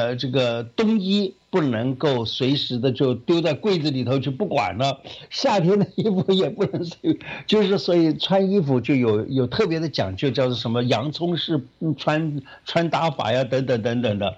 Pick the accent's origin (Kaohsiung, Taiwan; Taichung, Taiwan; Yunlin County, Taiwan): Taichung, Taiwan; now in Taipei, Taiwan; 因为我以前小的时候是在台中住的，然后呢，到了这个读大学的时候，到了就到台北来读书了。